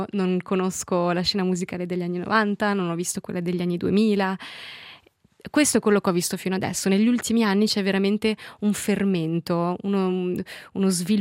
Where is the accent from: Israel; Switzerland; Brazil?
Switzerland; Ticino; Come ticinesi c'è sempre la barriera delle Alpi